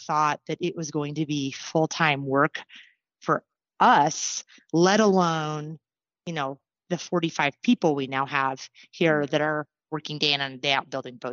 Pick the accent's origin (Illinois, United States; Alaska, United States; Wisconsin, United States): Alaska, United States; Anchorage; Yes. I was born and raised in Anchorage.